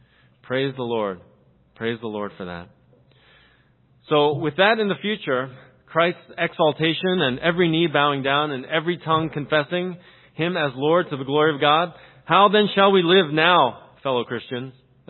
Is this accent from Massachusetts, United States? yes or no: no; Philadelphia, Pennsylvania, United States; I come from Philadelphia, some of you may know. It's called the city of brotherly love, Philadelphia.